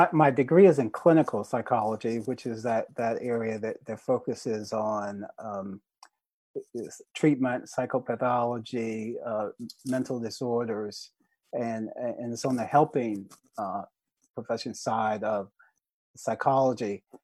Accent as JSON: {"language": "English", "region": "North Carolina", "country": "United States", "tie": "born or raised there", "said": "And I grew up in North Carolina, so I didn't see them as much"}